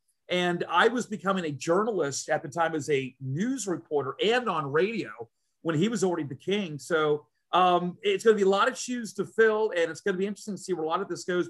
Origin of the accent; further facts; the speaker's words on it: Florida, United States; I'm born and raised in Florida.